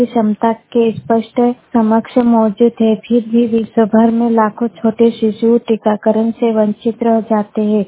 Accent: Anjrada, Madhya Pradesh, India; मैं बड़वानी जिले के ग्राम अंजराड़ा के निवासी हूँ।

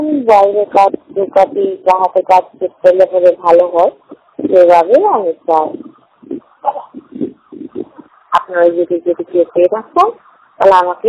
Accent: Malda, West Bengal, India; now in Jaynagar, India; জয়নগর মথুরাপুরে আমার বাড়ি, সেটি বাড়ি। আমার বাপের বাড়ি হল মালদা জেলা, কিন্তু আমি এখানে আমার বিয়ে হয়েছে কলকাতায়।

